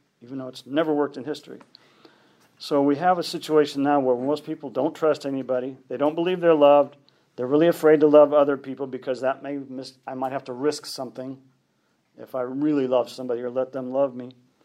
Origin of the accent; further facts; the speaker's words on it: Missouri, United States; but my backyard, I grew up in Missouri, and we had a backyard